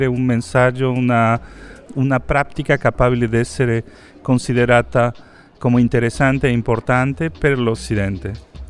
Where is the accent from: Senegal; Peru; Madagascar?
Peru; Italian is a second language; a parte di questo accento che senti, sono di colore, sono peruviano